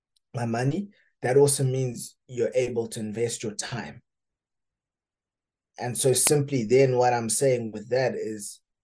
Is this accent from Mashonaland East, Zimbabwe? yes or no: yes; Marondera, Mashonaland East, Zimbabwe; there are a lot of farms where I grew up in Marondera